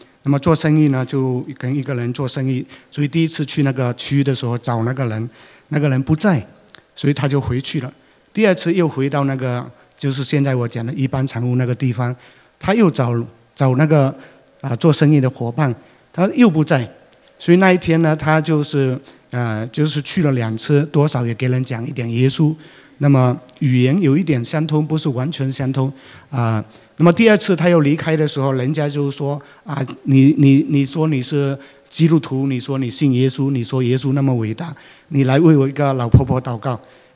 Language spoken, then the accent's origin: Chinese; Sarawak, Malaysia; 我就讲说我是从喇烂江来的，喇烂江是我们东马来西亚最长的 一条河流